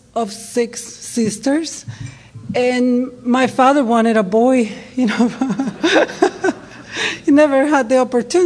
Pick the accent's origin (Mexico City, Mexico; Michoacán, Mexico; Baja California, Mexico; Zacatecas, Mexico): Baja California, Mexico; Ensenada; accent: strong Mexican; now in Seattle, United States; I am from Mexico, Ensenada, Baja California, not too far from here. And that's where my strong accent comes from. It doesn't go away. I've been here for a long time. But I live in Seattle.